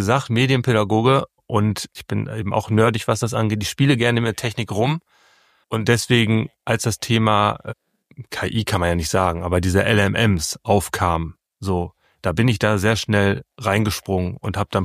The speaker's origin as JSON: {"language": "German", "region": "Lower Saxony", "country": "Germany", "tie": "born there", "said": "weil ich bin eigentlich gebürtiger Ostfriese."}